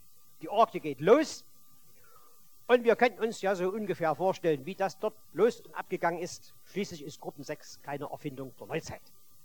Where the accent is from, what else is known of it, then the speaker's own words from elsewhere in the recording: Chemnitz, Saxony, Germany; vielleicht gefällt es euch da besser in Bezug auf meine Heimatstadt.